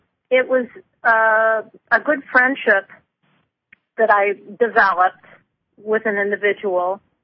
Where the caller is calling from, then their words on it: Michigan, United States; in Michigan.